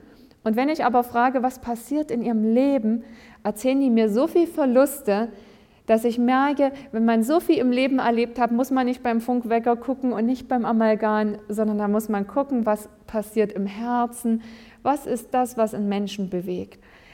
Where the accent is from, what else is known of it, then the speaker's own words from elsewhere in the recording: Waren, Mecklenburg-Vorpommern, Germany; in Waren, wo ich herkomme, mache ich auch monatlich einen Kochtreff